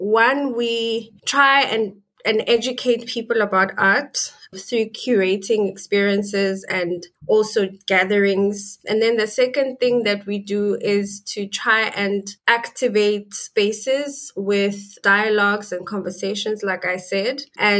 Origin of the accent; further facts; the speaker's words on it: Bloemfontein, Free State, South Africa; I was born and bred in Bloemfontein in South Africa.